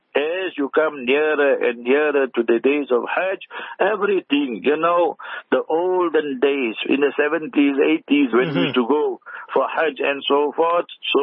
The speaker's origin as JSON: {"language": "English", "town": "Heidelberg", "country": "South Africa", "tie": "born or raised there", "said": "Yes, I'm born and bred in Heidelberg, and I speak Afrikaans, but now there's no practice"}